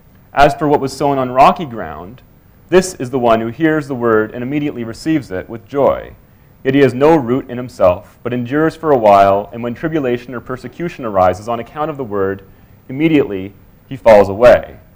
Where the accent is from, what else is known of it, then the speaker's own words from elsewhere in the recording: Fredericton, New Brunswick, Canada; also born or lived in St. John's; So I grew up there in Fredericton, went to an assembly my whole life, and I then did my master's even further out in St. John's.